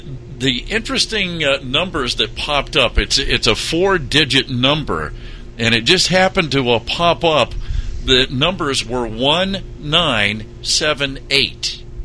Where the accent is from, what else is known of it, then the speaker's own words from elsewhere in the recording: Ohio, United States; Of course, being from Ohio, I'm from Southern Ohio, so I'm a Reds fan